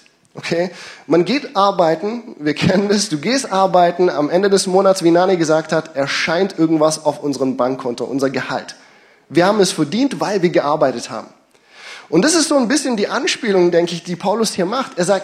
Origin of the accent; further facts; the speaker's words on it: Kenya; ich bin in Kenia aufgewachsen, bin aufs Internat gegangen und es gab ja viele hunderte Schüler